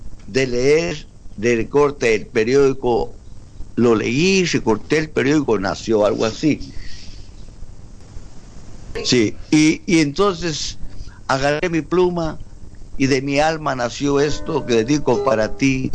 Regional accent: Guatemala; alguien me escuchó mi acento, me dijo: che, ¿y vos de dónde sos? Digo, yo soy de Guatemala.

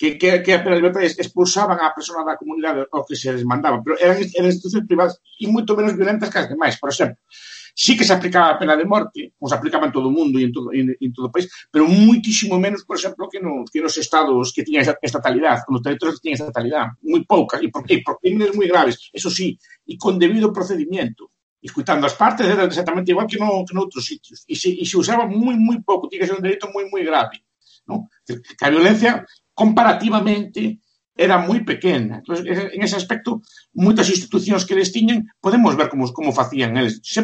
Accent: Galicia, Spain; Nos que somos galegos sabemos que hai 100 anos casi que non se conocen os reis de Galicia

